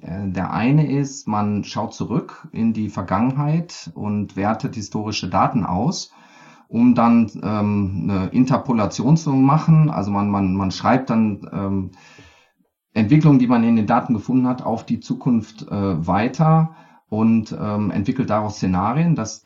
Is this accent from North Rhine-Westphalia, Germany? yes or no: yes; North Rhine-Westphalia, Germany; Also ich bin am Rande des Ruhrgebiets aufgewachsen.